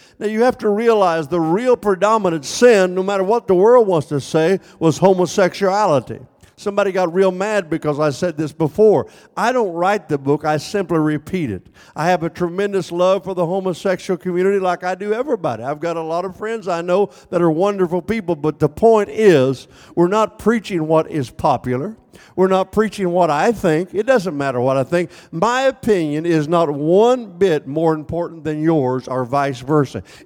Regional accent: Mattoon, Illinois, United States; born there; I was born in Mattoon, Illinois

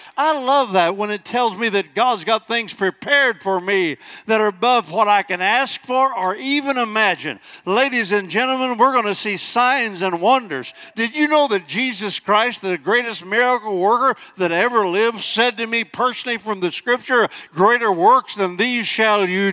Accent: Mattoon, Illinois, United States; born there; I've got more faith now than I did when I was born in Mattoon, Illinois.

